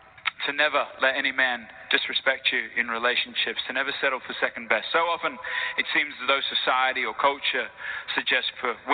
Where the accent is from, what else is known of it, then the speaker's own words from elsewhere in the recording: Australia; now in United States; I hope you can still tell we're from Australia now. Our accents have been compromised by these Americans.